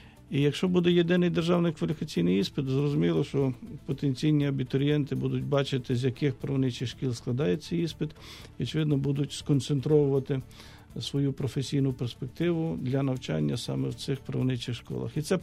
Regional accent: Yaremche, Ivano-Frankivsk Oblast, Ukraine; Я народився в Яремчі.

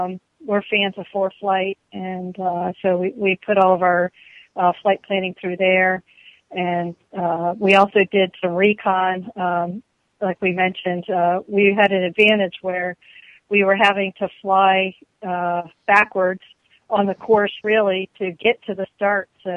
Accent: Frederick, Maryland, United States; Well, 2017, it's going to, the start will be at my hometown in Frederick.

